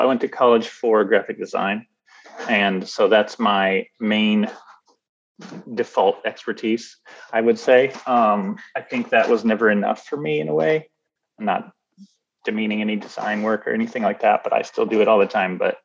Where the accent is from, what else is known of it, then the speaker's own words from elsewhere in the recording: Kansas, United States; also born or lived in Indiana; I didn't live in any big places, like Denver a little bit, but like I grew up in Kansas and Indiana.